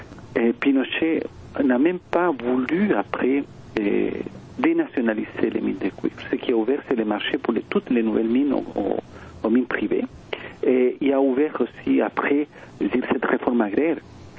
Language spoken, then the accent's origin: French; Chile; now in Canada; Puis aussi, ça a été a poussé à beaucoup de Chiliens à quitter les pays, comme moi-même, que j'ai quitté le Chili quelques années plus tard pour venir au Québec.